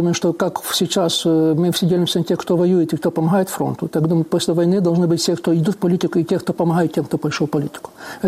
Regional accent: Crimea, Ukraine; мы единицы, как крымские татары, имели положительную дискриминацию

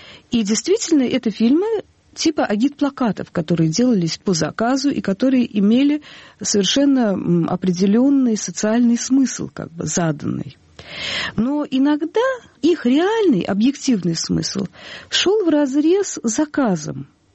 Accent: Russia; То есть историки из Америки, из Англии, из Латвии, из Италии, и я из России.

